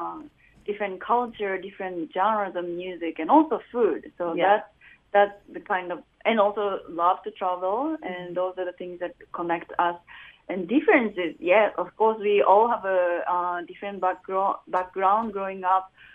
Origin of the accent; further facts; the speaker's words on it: Japan; I'm from Japan